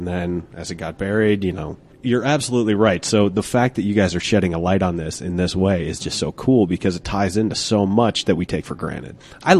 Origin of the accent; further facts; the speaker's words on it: Applewood, Colorado, United States; I grew up in Applewood, and then I moved up to Genesee.